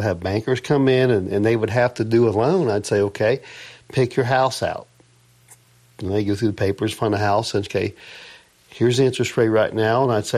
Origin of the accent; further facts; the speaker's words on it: Ohio, United States; I grew up on Rocky Fork Lake and I love the boat and I love the ski.